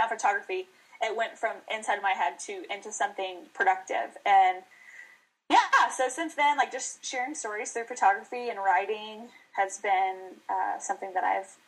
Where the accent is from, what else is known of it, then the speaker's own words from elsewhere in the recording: Waco, Texas, United States; No, I'm originally from Waco.